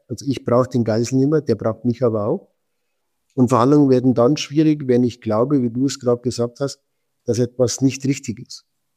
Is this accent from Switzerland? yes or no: yes; Switzerland; ich bin ein Schweizer